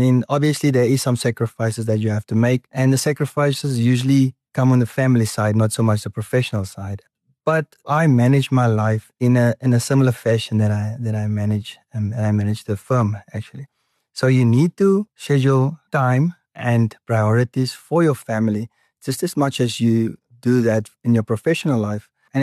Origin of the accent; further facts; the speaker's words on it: Windhoek, Khomas, Namibia; also born or lived in Isakos; I was born in Windhoek. First 5 years of my life, I grew up in Isakos. Then we moved back to Windhoek. I schooled here.